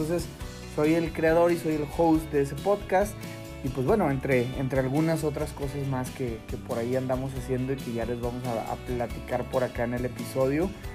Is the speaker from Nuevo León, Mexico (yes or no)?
yes; Monterrey, Nuevo León, Mexico; now in Vancouver, Canada; yo soy de Monterrey, México. Vivo actualmente en Vancouver, Canadá.